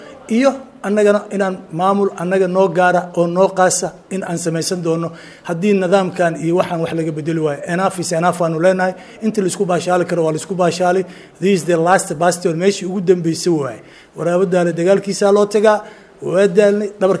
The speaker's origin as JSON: {"language": "Somali", "region": "Hirshabelle", "country": "Somalia", "said": "Waxaan ka soo jeedaa goboladan hadda maamulka loo yigleelayo ama loo sameynayo ee la yiraahdo Jowhar iyo Hiiraan ayaan ka soo jeednaa."}